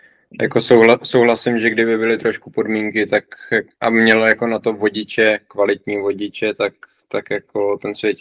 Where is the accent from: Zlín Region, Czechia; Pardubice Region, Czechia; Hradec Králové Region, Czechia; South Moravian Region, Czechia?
Pardubice Region, Czechia; Česká Třebová; Já jsem jinak z Český Třebový.